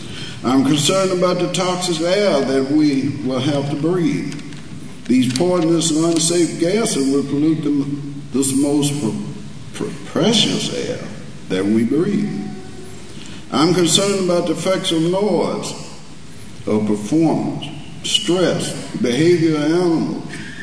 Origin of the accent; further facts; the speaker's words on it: Union Hill, Virginia, United States; moved away as an adult; I grew up in the Union Hill community. In 1963, I left Buckingham County for the military, where I joined the Air Force. And after 40 years, I returned to Buckingham County.